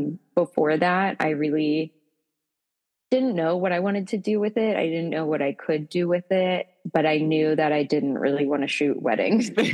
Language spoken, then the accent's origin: English; Baltimore, Maryland, United States; I am from Baltimore, Maryland.